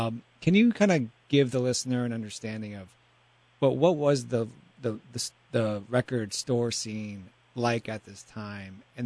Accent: New York, United States; So I was 94. I was 15 years old at the time. I grew up in Washington Heights.

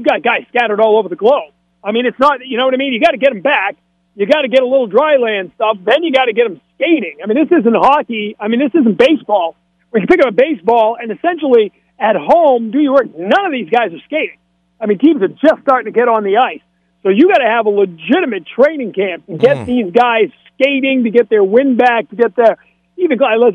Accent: Lewiston, Maine, United States; beat Sonny Liston in beautiful Lewiston, Maine, my hometown, the center of the sports universe for one shining night.

